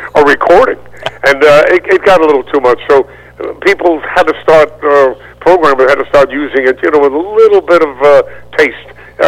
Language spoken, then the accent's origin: English; Brooklyn, New York, United States; No, I grew up in Brooklyn. I'm a Brooklyn kid.